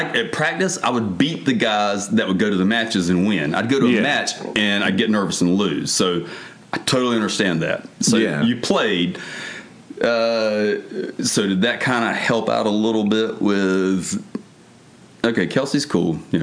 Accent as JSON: {"language": "English", "town": "Bennettsville", "region": "South Carolina", "country": "United States", "tie": "born or raised there", "said": "So growing up in Bennettsville, like it's bigger than Ainar, but kind of the same culture."}